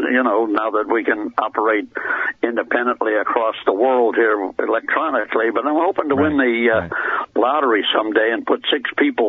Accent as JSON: {"language": "English", "town": "Chicago", "region": "Illinois", "country": "United States", "lives_now": "Florida, United States", "said": "Well, we're up in the panhandle now because we're originally from Chicago. We like that sting in the air."}